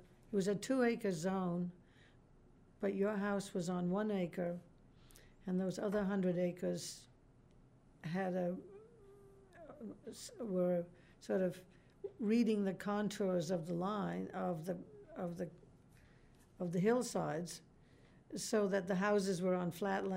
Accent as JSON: {"language": "English", "town": "Dover", "region": "Massachusetts", "country": "United States", "tie": "born or raised there", "also_born_or_lived": "Boston", "said": "I was born in Boston, and I lived mostly in Dover, Massachusetts, as a young girl and college girl and early working."}